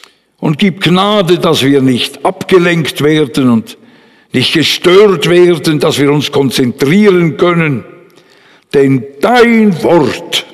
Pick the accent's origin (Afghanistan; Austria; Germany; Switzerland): Switzerland; Bern; wie ich als Berner Freunde plötzlich da als Prediger, und das war meine erste Stelle, vollamtlich in Paris landete.